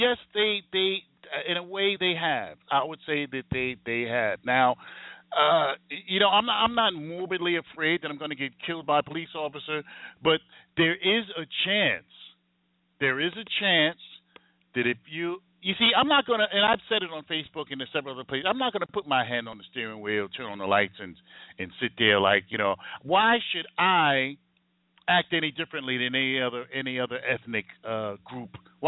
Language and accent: English; United States; I'm an American, and I'm going to act like any other American